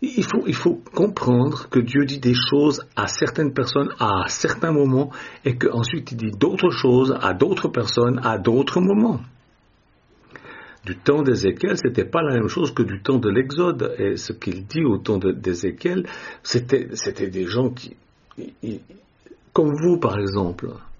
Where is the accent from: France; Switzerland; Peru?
Switzerland; moi je suis suisse, mais les djinns ne font jamais de mal aux Suisses ni aux Français.